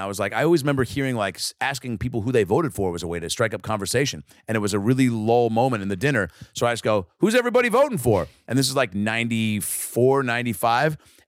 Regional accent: Seattle, Washington, United States; I guess growing up in Seattle, the weather is conducive

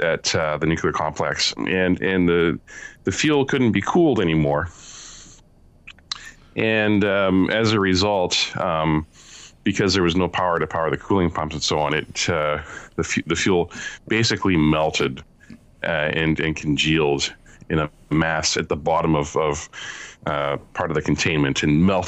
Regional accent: Canada; now in United States; I live on the West Coast. I live just north of Seattle. So I can actually, I mean, I'm from Canada, but I can see the United States from my house.

